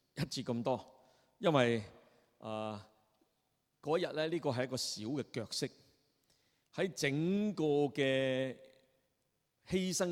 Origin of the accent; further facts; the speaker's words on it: China; 正如我们中国人的六月飞霜，就是一场的冤狱